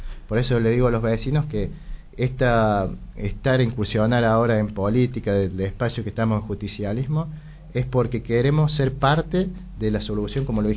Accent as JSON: {"language": "Spanish", "town": "Jesús María", "region": "Córdoba", "country": "Argentina", "tie": "born or raised there", "said": "mi señora se dedica al comercio, nací en Jesús María, soy oriundo de acá, estudié en el Jardín Ocampo, después hice mi primaria en el Francisco Narciso de Lapria y estudié en el domingo en el Colegio Sarmiento."}